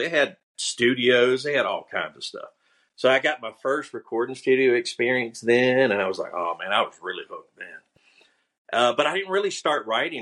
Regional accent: Dixon, Tennessee, United States; born there; moved away; also born or lived in Virginia; I was born in Dixon, Tennessee. And around December of 83, Dad moved us here to Virginia.

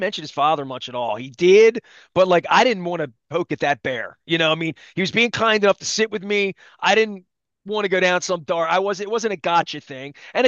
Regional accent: Baltimore, Maryland, United States; I was a kid from Baltimore and had my heart broken

